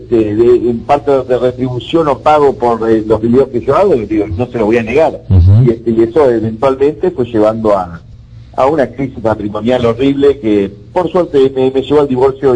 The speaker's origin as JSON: {"language": "Spanish", "country": "Uruguay", "said": "Ok, soy uruguayo, ¿no?"}